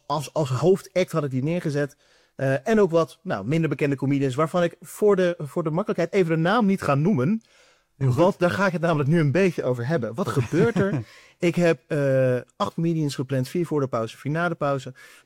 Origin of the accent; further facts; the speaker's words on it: Houten, Utrecht, Netherlands; Ik kom uit Houten, daar ben ik opgegroeid.